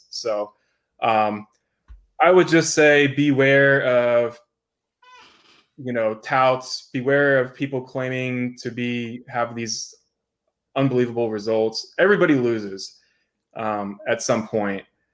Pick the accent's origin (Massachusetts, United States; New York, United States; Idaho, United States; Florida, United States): Florida, United States; also born or lived in Las Vegas, United States; So I moved out to Las Vegas for 6.5 years and moved back to Florida. This is my home state. I was born here.